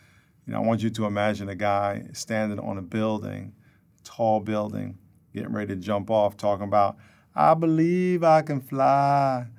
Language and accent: English; New York, United States; I grew up down right outside New York City.